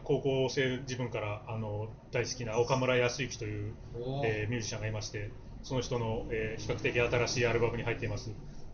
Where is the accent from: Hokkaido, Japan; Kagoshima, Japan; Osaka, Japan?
Osaka, Japan; Sakai; って大阪出身なんで